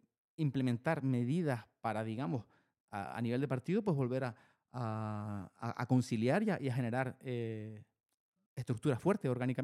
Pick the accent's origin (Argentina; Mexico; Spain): Spain; Canary Islands; Y nosotros somos canarios, los tenemos aquí